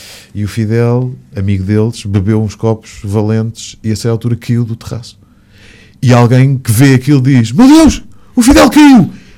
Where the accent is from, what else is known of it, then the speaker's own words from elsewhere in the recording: Portugal; peço desculpa, eu sou português, eu faço um programa de rádio para Portugal